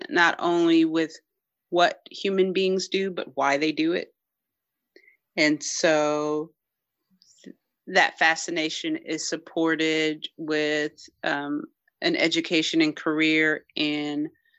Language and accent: English; California, United States; Where I grew up, and I grew up in the Bay Area. So always had access to very liberal and non-assimilative environment and spaces.